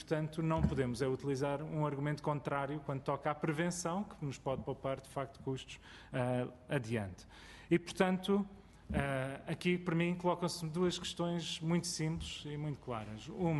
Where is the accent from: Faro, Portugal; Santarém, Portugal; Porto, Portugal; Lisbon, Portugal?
Lisbon, Portugal; Cascais; Eu, que venho do Conselho de Cascais